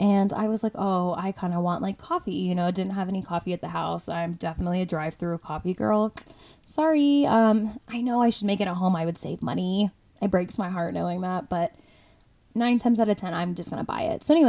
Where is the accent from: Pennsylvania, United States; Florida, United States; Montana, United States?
Florida, United States; moved away as an adult; now in Colorado, United States; I'm from Florida, so obviously I'm not used to driving in like the snow and the rain. And I've been in Colorado 4 years, so I probably should stop saying I'm from Florida.